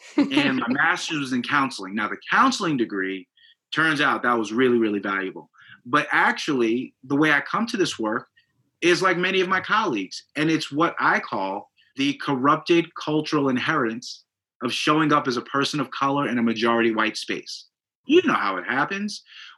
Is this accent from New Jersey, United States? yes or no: yes; Jersey City, New Jersey, United States; but I'm also from Jersey City, New Jersey.